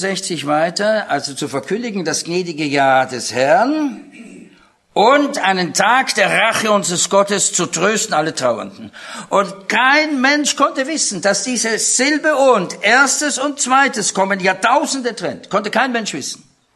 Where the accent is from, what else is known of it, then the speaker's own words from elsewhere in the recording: Austria; now in Germany; ich bin Österreicher, wohnen in Deutschland